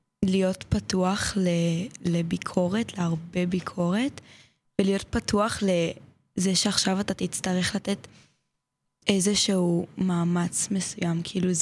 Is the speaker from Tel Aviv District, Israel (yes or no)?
yes; Kiryat Ono, Tel Aviv District, Israel; אני מקריית אונו, שזה באזור גוש דן